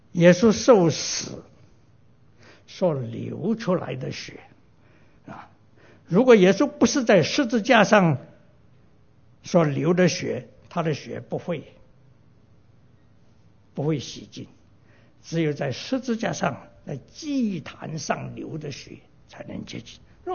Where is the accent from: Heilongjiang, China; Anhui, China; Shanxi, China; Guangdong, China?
Guangdong, China; Guangzhou; 特别是我们广州人，就是说广州人说他那个大麻风就好像荔枝皮一样